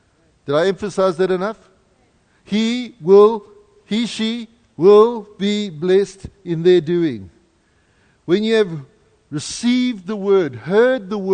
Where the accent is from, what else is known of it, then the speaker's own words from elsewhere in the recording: Canada; I'm Canadian too.